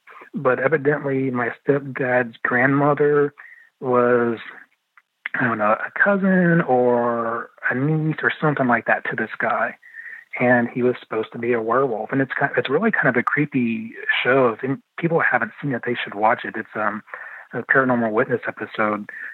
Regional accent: London, Ohio, United States; born there; And that's the town I was born in. I was born in London, Ohio.

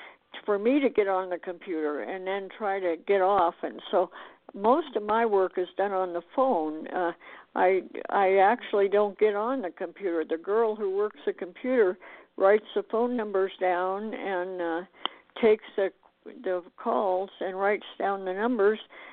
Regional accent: Montana, United States; now in Arizona, United States; I come from Montana, and I've lived in heavy snow, and I'm happy to be in Arizona.

